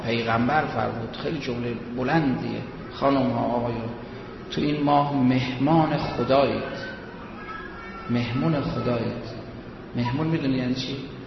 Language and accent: Persian; Mashhad, Razavi Khorasan, Iran; خیلی ها شنیدن ما مشهدیم، میخوایم بیایم مشهد، دانشوی مشهدیم